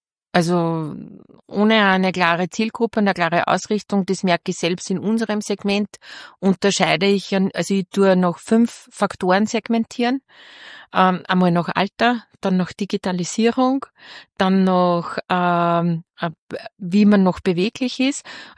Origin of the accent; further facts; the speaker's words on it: Upper Austria, Austria; Und ich komme aus Müllviertel und da sagt man, scheiß da nichts, dann fährt da nichts.